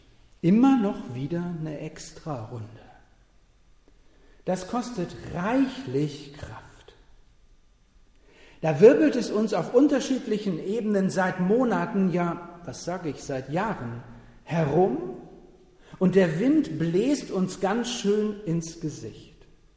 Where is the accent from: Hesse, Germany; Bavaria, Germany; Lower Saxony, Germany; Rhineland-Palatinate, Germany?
Lower Saxony, Germany; Verden an der Aller; Damals, als Jugendlicher, auf der Domweih, der jährlichen Juni-Kirmes-Rummelsause meiner Heimatstadt Verden an der Aller.